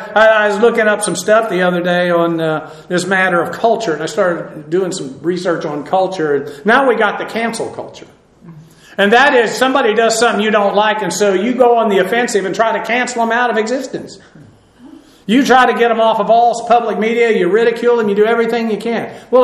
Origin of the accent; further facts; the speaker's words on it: Massachusetts, United States; born there; I think I was born in Massachusetts.